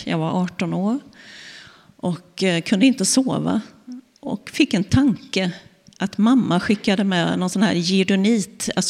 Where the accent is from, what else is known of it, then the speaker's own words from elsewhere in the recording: Vetlanda, Jönköping County, Sweden; Nej, jag kommer ju också från Småland, från Vetlanda. Yngsta barnet av 6, men uppväxt med 5 syskon. Eller vi är 5. Och jag är uppväxt i en icke-troende familj.